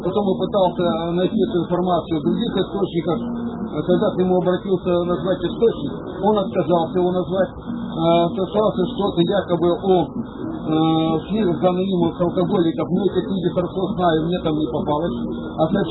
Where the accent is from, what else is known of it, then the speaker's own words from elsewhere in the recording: Zheleznogorsk, Krasnoyarsk Krai, Russia; В Красноярске, приехал в родной город, он сейчас Железногорском называется